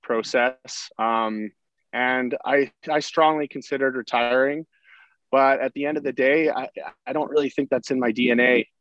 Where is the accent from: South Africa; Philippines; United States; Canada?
Canada; Sherwood Park, Alberta; I grew up in Sherwood Park, you know, working 50-50 at the games growing up